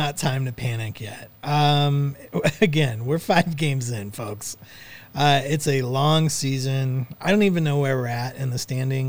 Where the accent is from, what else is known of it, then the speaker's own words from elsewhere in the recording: Virginia, United States; from my home state of Virginia